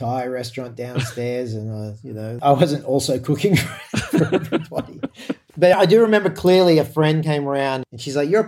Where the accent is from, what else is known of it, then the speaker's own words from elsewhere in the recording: Australia; The thing that, I've been excited by as an Australian is starting to see Australian characters in foreign shows that aren't just a cliche.